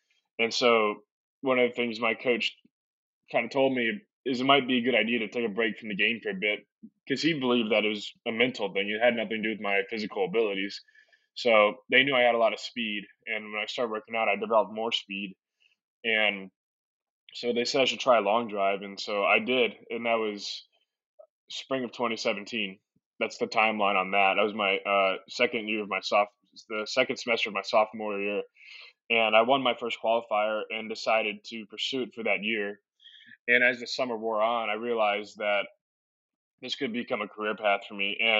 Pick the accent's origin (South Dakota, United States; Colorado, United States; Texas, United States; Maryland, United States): Maryland, United States; Crofton; I grew up in Crofton, Maryland. It's a pretty small town, just a bit south of Baltimore.